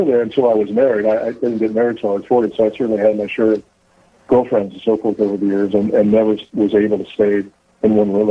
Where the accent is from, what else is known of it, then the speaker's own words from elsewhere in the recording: Kansas City, Missouri, United States; born there; I assume it was probably her father, drove her from Iowa to Kansas City, where I was born in the Willows Maternity Sanitarium.